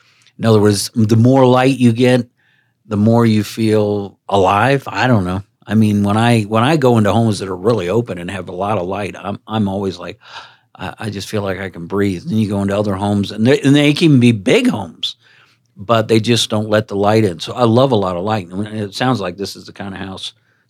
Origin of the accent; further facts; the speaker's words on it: East Coast, United States; Look, I'm from the East Coast, Stephanie.